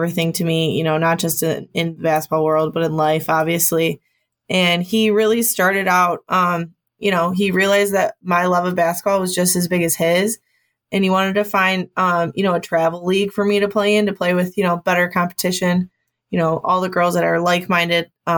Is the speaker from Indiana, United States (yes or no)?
yes; Avon, Indiana, United States; And we grew up in Avon.